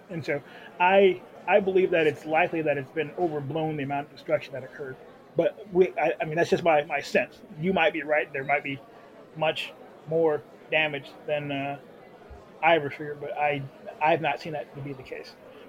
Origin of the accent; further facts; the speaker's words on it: St. Louis, Missouri, United States; I'm from St. Louis, and there are plenty of people that are armed